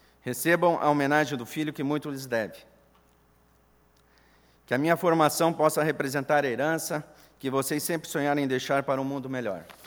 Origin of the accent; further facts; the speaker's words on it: Curitiba, Paraná, Brazil; cursar os primeiros anos de Direito na minha cidade natal de Curitiba